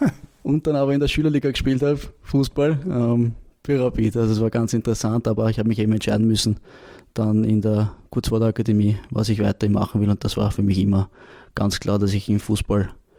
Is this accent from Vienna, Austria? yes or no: yes; Vienna, Austria; Aufgewachsen bin ich im dritten Wiener Gemeindebezirk, im Ambergpark, jetzt bekannt bei den Jungen als Alaba Park.